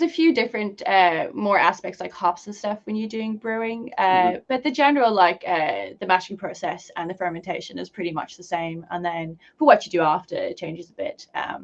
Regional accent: South Africa; now in Dublin, Ireland; I'm South African. I've been in Ireland for about 9 years now, but living down in Wexford and then went to college up in Carlow and now Dublin.

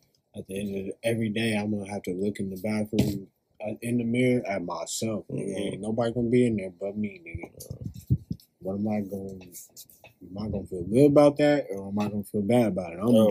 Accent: Pasadena, California, United States; all respect to Pasadena and the city. I love my hometown, but I was like, I can't go back, bro.

